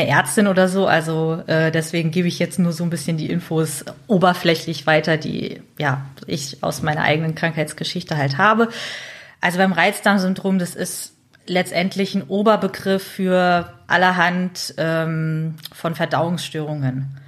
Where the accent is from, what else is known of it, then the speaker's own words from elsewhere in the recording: Hamburg, Germany; Ich bin 31 Jahre alt, komme, wie gesagt, aus Hamburg